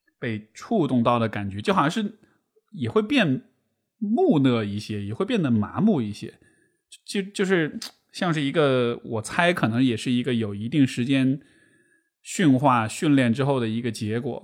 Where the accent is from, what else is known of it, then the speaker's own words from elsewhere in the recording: Chengdu, Sichuan, China; Chinese is a second language; 普通话是一个，就是它是我第二语言吧